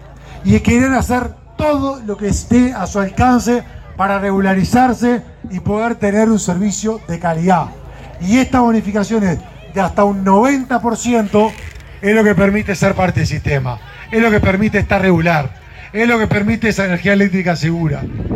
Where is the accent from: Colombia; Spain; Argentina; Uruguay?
Uruguay; Y yo también como uruguayo lo destaco.